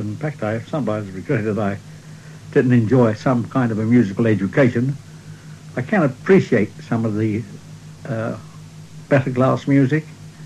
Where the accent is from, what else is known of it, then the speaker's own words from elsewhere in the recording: London, United Kingdom; Oh, yes, I was born in Baker Street.